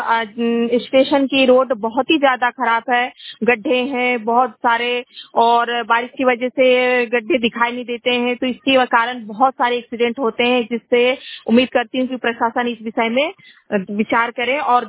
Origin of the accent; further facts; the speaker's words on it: Narsinghpur, Madhya Pradesh, India; नरसिंहपुर से हूँ।